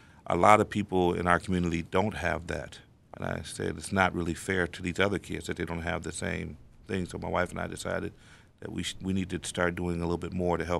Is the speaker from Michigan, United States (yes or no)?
yes; Detroit, Michigan, United States; now in Lansing, United States; I'm originally from Detroit. My wife's from Kalamazoo. And this was a place that we conscientiously chose to live at.